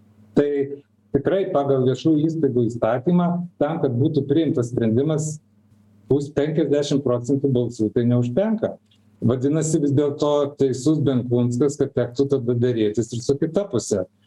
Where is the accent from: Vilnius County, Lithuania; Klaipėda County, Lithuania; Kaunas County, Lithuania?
Vilnius County, Lithuania; Vilnius; Bet aš kaip vilnietis norėčiau žinoti vis dėlto